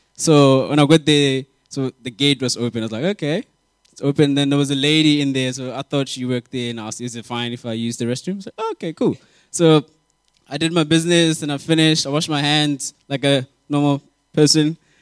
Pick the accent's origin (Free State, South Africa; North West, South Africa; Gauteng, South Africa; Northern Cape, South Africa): North West, South Africa; I grew up in the Northwest. I came to Cape Town to study engineering.